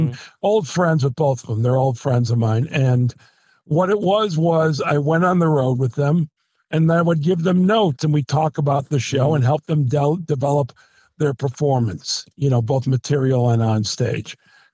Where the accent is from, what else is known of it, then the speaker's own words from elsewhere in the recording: Chicago, Illinois, United States; I'm from Chicago.